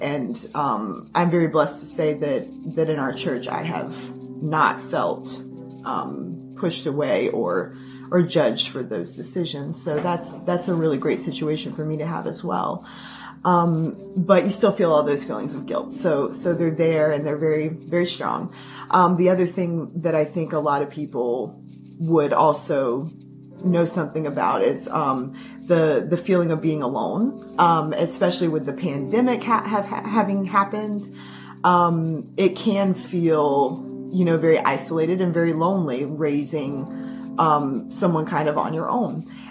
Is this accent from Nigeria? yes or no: no; the South, United States; I'm from the South. I'm from a small rural area.